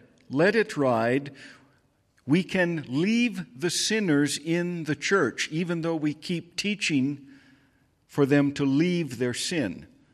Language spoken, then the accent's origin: English; United States; some of you can hear that I was raised in the United States from my accent.